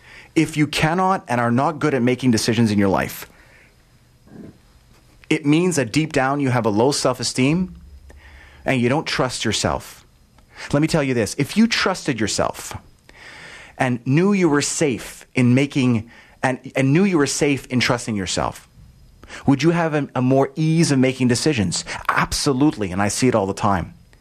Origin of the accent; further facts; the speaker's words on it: Montreal, Quebec, Canada; I'm from Montreal.